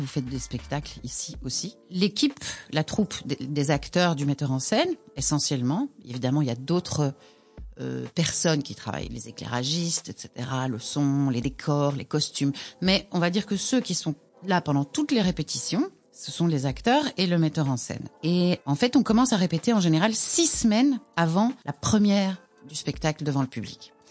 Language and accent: French; La Louvière, Wallonia, Belgium; Mais j'ai commencé à l'académie de ma ville, parce que je viens de la Louvière.